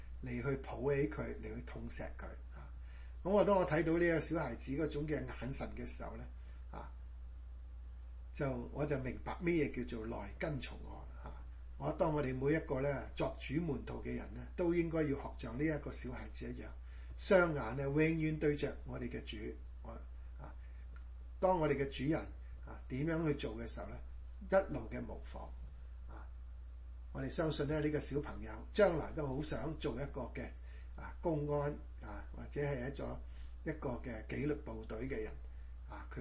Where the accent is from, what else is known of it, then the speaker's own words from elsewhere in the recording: China; 我们中国人呢，好像以前我们都有跟师傅